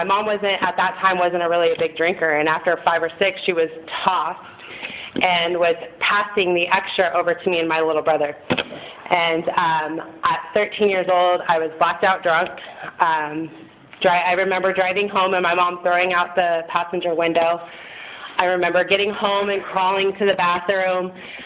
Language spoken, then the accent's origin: English; Santa Maria, California, United States; I grew up here in Santa Maria. We moved here when I was in kindergarten.